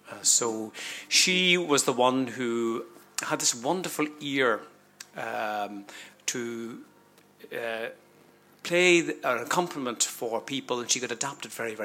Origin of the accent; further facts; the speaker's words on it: Claudy, Northern Ireland, United Kingdom; also born or lived in Derry; But moving on swiftly, we moved out to Clawdy, which was a very much a rural village, really. But we lived outside Clawdy.